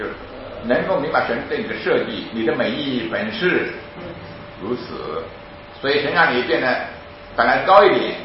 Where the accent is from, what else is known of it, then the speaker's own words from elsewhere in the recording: China; 就是我们中国人之前要么就崇拜嘛权柄，要么就践踏权柄